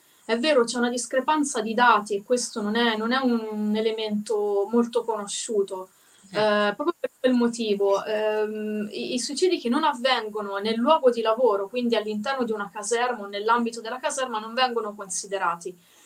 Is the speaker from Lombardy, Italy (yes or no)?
no; Arezzo, Tuscany, Italy; qui nel centro Italia, io sono di Arezzo